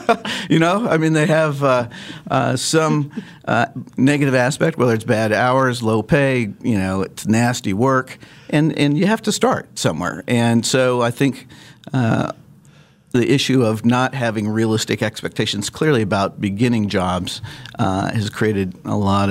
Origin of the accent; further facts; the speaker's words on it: Lawrence, Kansas, United States; I grew up in Lawrence, and am a Jayhawk fan